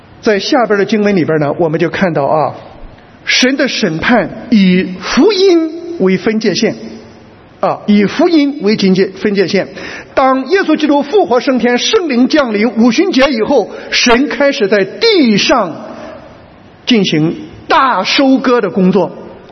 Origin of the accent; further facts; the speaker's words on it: China; 我是中国人，穿西装。